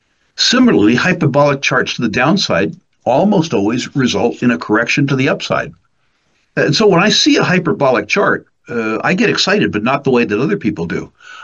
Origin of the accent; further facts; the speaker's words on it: United States; Almost pathologically stupid, to my benefit as an American, but to my detriment as an investor in Canadian oil and gas.